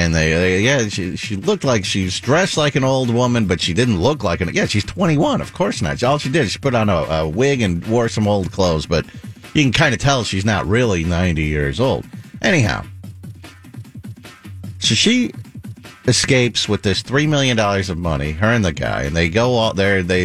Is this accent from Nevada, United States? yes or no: yes; Las Vegas, Nevada, United States; It was a big story when I grew up in Las Vegas.